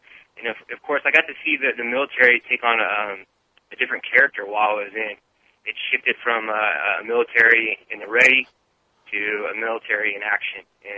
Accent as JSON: {"language": "English", "region": "California", "country": "United States", "tie": "born or raised there", "said": "Well, I grew up in Sonoma County in Northern California"}